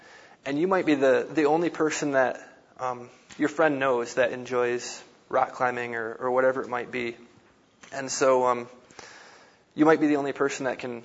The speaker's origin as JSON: {"language": "English", "region": "Michigan", "country": "United States", "said": "I'm originally from Michigan. I went to school at Michigan State University"}